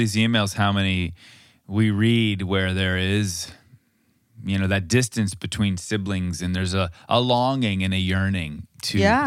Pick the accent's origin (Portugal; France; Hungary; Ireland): Portugal; I'm 40 years old and I'm from Portugal.